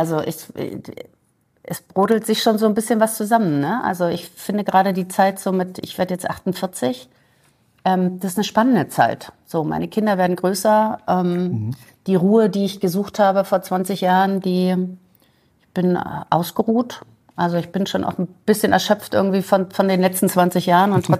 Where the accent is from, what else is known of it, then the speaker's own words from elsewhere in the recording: Berlin, Germany; now in Heidelberg, Germany; Und deswegen lebe ich seit 20 Jahren hier und es ist meine Heimat geworden. Also tief in mir drin bin ich noch ein Berliner Mädchen und da merke ich schon noch so diesen Berliner Vibe.